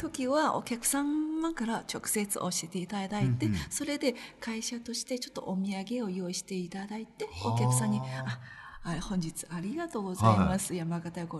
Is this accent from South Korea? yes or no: no; China; Japanese is a second language; 私はやっぱり中国人ですから日本の特に旅館文化はあんまりわからないですので、